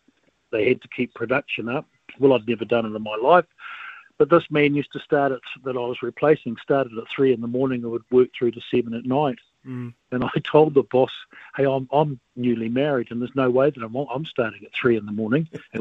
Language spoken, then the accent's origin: English; Christchurch, Canterbury, New Zealand; Well, I was born in Christchurch in the Aranui region, Sandy Lands it was called when I was first born.